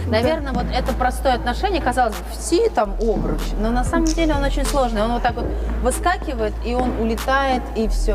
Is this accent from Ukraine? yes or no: no; Rayevka, Bashkortostan, Russia; вот я из Раевки, из Башкирии